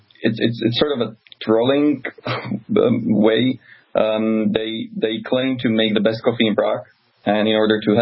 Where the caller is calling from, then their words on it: Singapore; No, I'm actually calling from Singapore